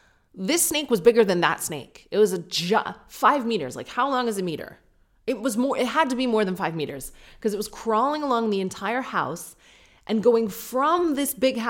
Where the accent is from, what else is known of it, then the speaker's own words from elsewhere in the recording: Canada; No offense, I know I actually have a lot of Australian listeners. And you probably hate the Canadian accent, so we're square.